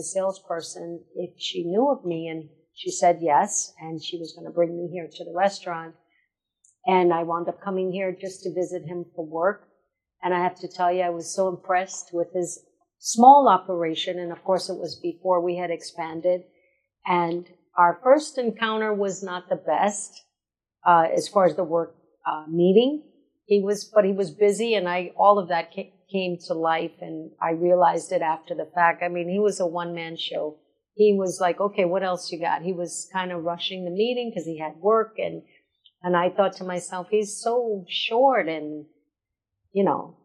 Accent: Nassau, New Providence, Bahamas; I grew up here in Nassau, and I grew up on Quaco Street. It was my mother, myself, and my sister, my older sister

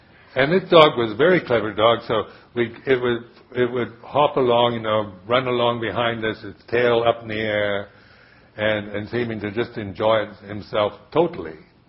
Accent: United States; being American also, when I first went to live in the Thai monastery, American men walk in a very aggressive way.

